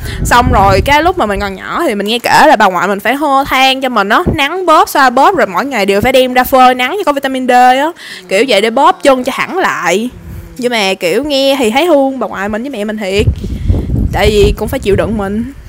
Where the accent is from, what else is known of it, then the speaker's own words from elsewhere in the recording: Ho Chi Minh City, Vietnam; born there; Thế là đi xuống thành phố, mà đi xuống thành phố cái ba mẹ mình định là sinh ở Hùng Vương, tại bên Từ Vũ quá đông